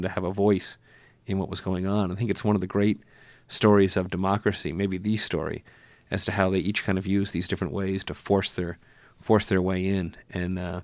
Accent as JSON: {"language": "English", "region": "Massachusetts", "country": "United States", "tie": "born or raised there", "also_born_or_lived": "New Jersey", "lives_now": "New York, United States", "said": "I was born in New Jersey, grew up in Massachusetts, but I've lived in New York now for almost 30 years."}